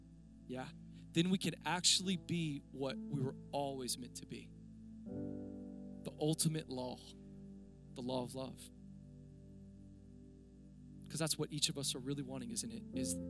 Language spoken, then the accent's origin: English; United States; I lived in hotel rooms most of my life. I grew up around the United States.